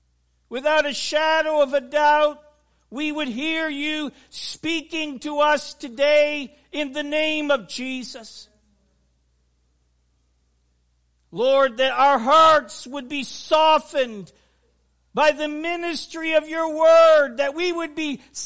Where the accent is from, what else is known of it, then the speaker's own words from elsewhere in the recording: New Brunswick, Canada; also born or lived in Nova Scotia; Actually, where I grew up in New Brunswick, that hurricane coming and devastating parts of Newfoundland and Nova Scotia